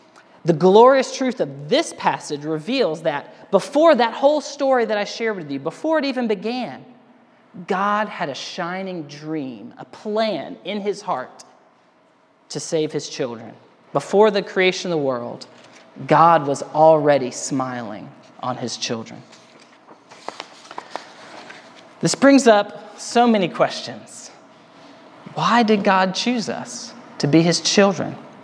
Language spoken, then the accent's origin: English; Alabama, United States; I'm from Alabama, so I'm used to Alabama winters.